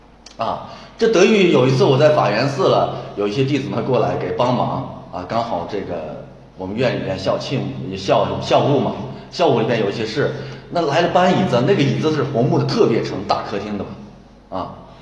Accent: Shaanxi, China; 因为那个虽然在陕北呢，从小在县城里长大，确实没下过地，

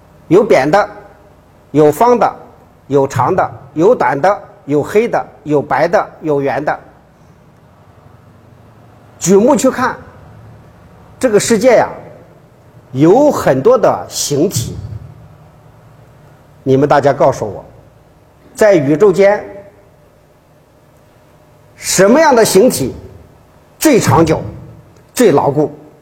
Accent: China; 我们中国人最会说的一句话就是透过现象看本质

